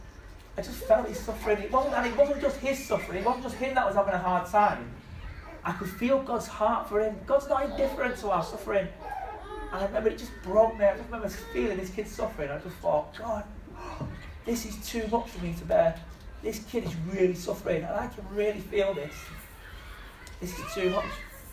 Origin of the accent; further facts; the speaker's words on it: Salford, North West England, United Kingdom; And part of that is through growing up in Salford, you just got to look mean or people will bully you.